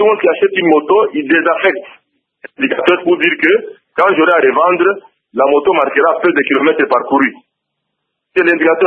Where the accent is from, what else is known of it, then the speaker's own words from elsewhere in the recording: Mbuji-Mayi, Kasaï-Oriental, DR Congo; la cause numéro un chez nous en Mbujimayi